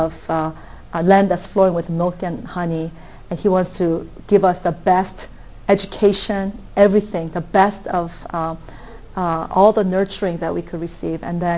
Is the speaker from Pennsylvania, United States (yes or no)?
yes; Philadelphia, Pennsylvania, United States; the Lord used our time growing up in Philadelphia area through a youth conferences.